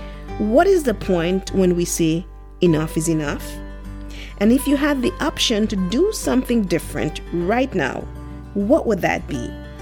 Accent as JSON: {"language": "English", "country": "Dominica", "moved": "as an adult", "lives_now": "United States", "said": "We're actually both from the Caribbean island of Dominica. We lived in the same community, attended the same high school, and migrated to the United States to pursue higher education."}